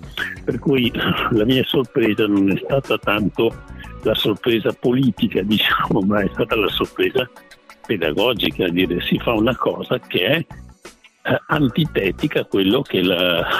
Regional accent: Ukraine; Italian is a second language; perché io vengo dall'Ucraina

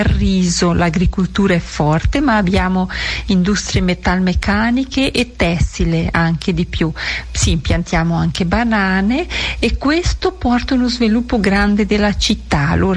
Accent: Brazil; born there; Italian is a second language; sono nata in Brasile, ma sono stata tante volte in Italia perché amo l'Italia. I miei antenati sono partiti di Albiano, Trento, la terra del Porfido, certo. E anche di Belluno, Veneto.

